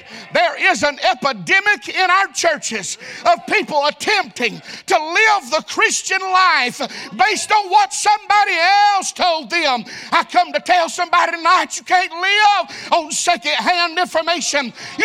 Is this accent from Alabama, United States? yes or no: yes; Alabama, United States; I know we done looked at verse 3, but I'm from Alabama and I'm not good at math.